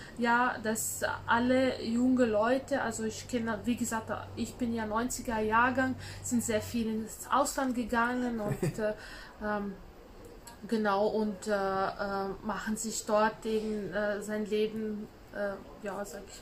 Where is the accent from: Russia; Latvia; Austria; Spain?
Latvia; Latgale; German is a second language; now in Germany; aus dem Ort, wo ich herkomme, das ist aus ländlicher Gegend, so 150 Kilometer